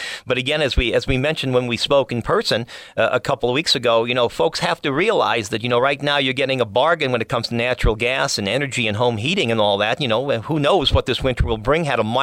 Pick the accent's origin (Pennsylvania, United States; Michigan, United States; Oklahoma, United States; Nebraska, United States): Pennsylvania, United States; Old Forge; at the one of the campaign headquarters for Lackawanna County in Old Forge, my hometown